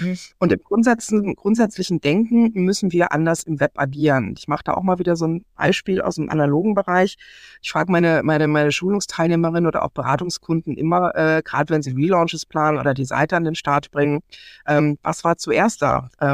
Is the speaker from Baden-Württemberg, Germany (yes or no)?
yes; Baden-Württemberg, Germany; Ich bin im Schwarzwald aufgewachsen